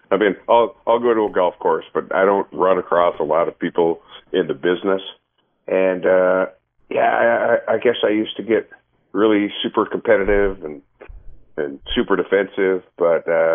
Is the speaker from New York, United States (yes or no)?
no; North Dakota, United States; I grew up in North Dakota, so I would sit in my basement in the winter, and I was able to get all these AM Chicago radio stations.